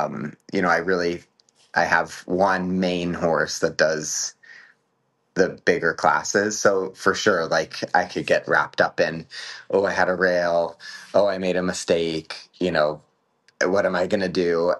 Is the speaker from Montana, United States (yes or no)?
no; Columbia, Maryland, United States; I grew up in Maryland on a really small horse farm in Columbia, which is kind of like a suburb. It's south of Baltimore, north of Washington.